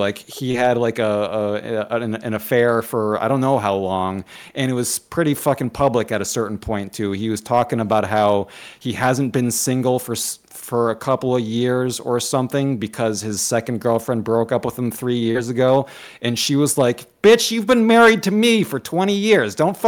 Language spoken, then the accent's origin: English; Massachusetts, United States; so we grew up in Western Mass, and … had noise shows like all the time in Amherst and stuff like that.